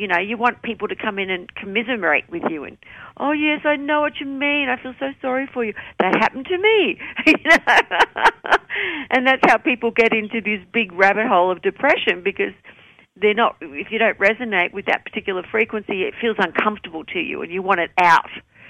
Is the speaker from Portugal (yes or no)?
no; Australia; I'm an Australian young singer, and I don't care, you know, how the men of America made money.